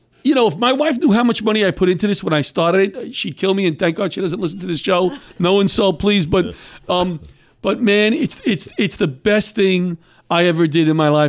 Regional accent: New York, United States; from we're from New York, East Brunswick, West Brunswick.

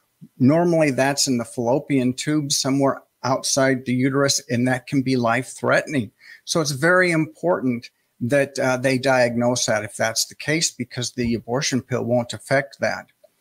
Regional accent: Montana, United States; in my home state of Montana, God's country, as I like to refer to it.

